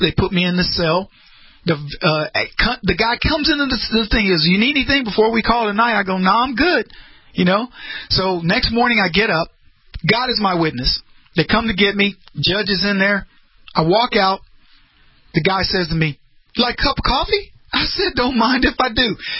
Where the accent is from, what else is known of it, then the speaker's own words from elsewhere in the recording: Brady, Texas, United States; And he goes, say you're a Texas kid. I go, yeah, I'm from Brady.